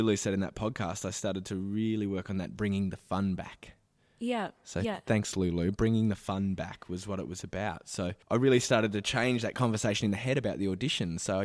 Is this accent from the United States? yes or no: no; Australia; as an Australian artist